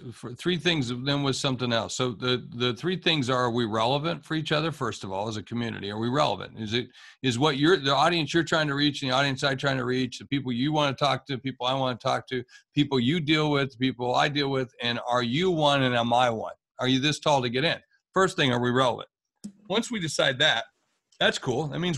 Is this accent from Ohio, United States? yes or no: no; West Virginia, United States; One of my idols is Chuck Yeager from West Virginia, who I'm from West Virginia originally.